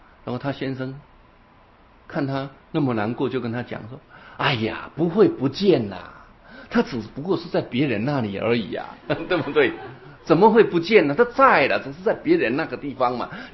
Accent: Taiwan; 好，我们台湾话叫碰轰，对不对？

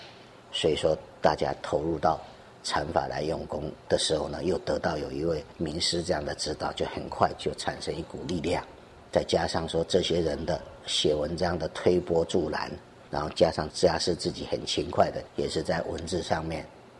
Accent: Taiwan; 那在当时我们台湾人对佛法，尤其大学生都没有佛学的认知的时候

